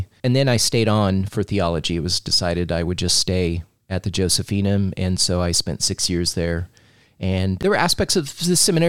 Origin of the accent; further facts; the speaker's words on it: Kansas, United States; And so we grew up in Christ the King Parish, went to grade school there, Bishop Carroll High School, went to Pitt State University for 2 years in Southeast Kansas, then transferred to the University of Kansas and finished in 92.